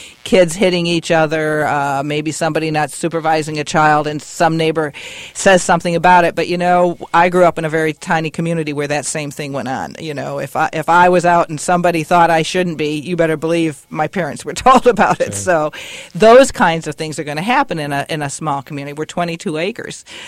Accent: New York, United States; I go back to where I was raised in Western New York to visit my parent, my mother

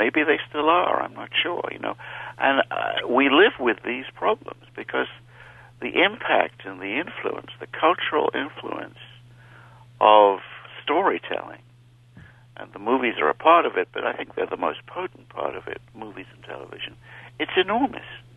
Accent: United Kingdom; I was born and raised in Britain, and I think that for someone of my age

